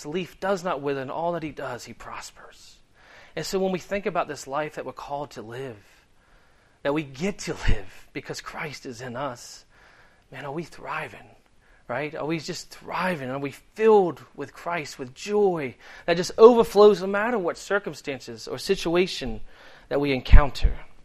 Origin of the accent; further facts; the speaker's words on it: Seaford, Delaware, United States; accent: Boston; I grew up in Seaford, Delaware. If you hear, I can't say my R's half the time. My mother is from Boston, so I picked up her accent as a young lad